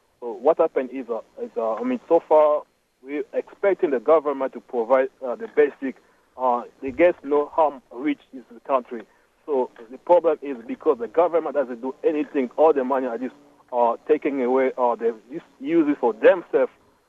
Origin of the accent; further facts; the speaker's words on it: DR Congo; English is a second language; now in Fort Worth, United States; Okay. I'm actually from Congo.